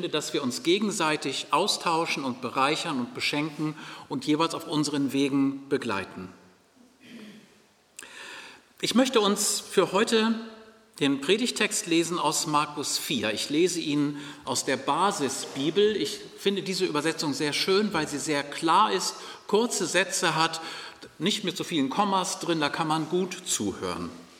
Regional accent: Uetersen, Schleswig-Holstein, Germany; Ich komme aus Uetersen. Das liegt nun nicht gerade hier um die Ecke, aber so weit weg ist es nun auch nicht.

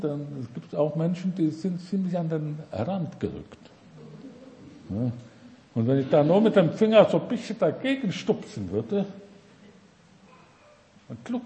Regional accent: Hesse, Germany; Ich bin ja aus Hessen, aus der Nähe von Marburg, einem kleinen Dorf aufgewachsen. Meine Eltern waren keine Christen, kamen zum Glauben, kam dort in dem Dorf mit 600 Einwohnern zum Glauben

